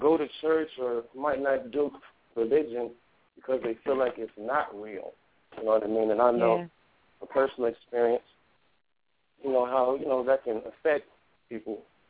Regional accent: Colorado Springs, Colorado, United States; I'm from Colorado Springs

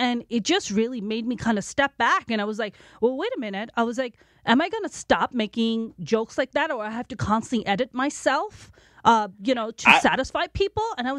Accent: Pakistan; Pakistani, but that's cool.

